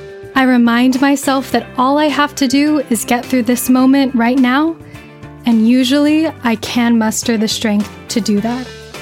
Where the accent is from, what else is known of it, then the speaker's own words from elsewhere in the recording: California, United States; I grew up in Southern California in Riverside County, which is on the ancestral homelands of the Kuya, Serrano, and Luseño people.